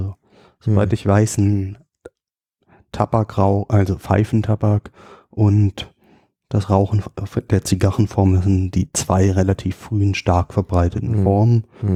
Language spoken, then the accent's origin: German; Rhineland-Palatinate, Germany; Also ich komme ja eigentlich aus der Südpfalz und dort wurde in meiner Jugend auch noch relativ viel Tabak angebaut.